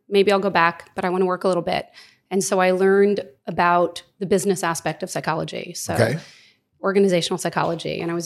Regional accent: Pompton Lakes, New Jersey, United States; now in Scotch Plains, United States; Born and raised in Pompton Lakes. Left for a little bit to go to college. Came back to start working. I live now in Scotch Plains

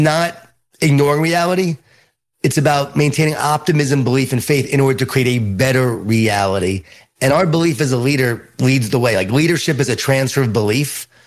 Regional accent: Long Island, New York, United States; born or raised there

